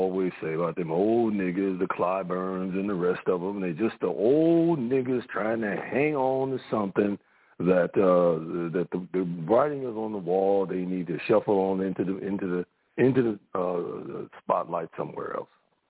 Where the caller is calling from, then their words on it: Houston, Texas, United States; from Houston.